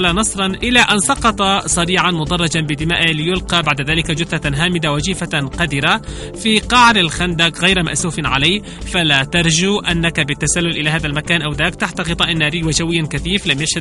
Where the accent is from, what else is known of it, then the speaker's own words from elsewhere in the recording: Yemen; ونحن كشعب يمني نفتخر بجيشنا ولجاننا الشعبية